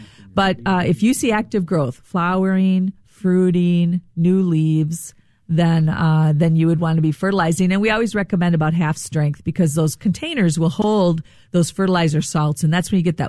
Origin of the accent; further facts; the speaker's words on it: Rochester, Minnesota, United States; I grew up in Rochester. I'm a Minnesotan.